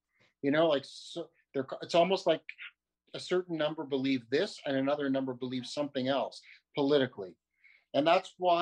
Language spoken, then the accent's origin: English; Canada; also born or lived in New York, United States; I was born in New York, and I lived in Canada my whole life.